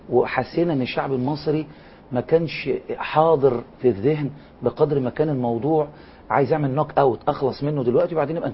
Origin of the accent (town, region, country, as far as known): Egypt